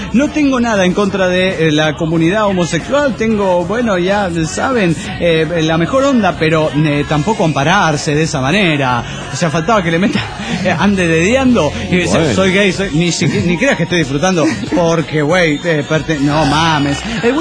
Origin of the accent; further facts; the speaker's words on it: Piedras Negras, Coahuila, Mexico; de Piedras Negras.